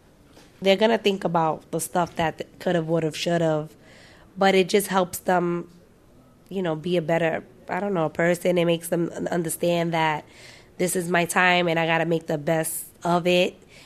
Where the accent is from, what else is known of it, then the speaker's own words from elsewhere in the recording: Bronx, New York, United States; I am from the Bronx.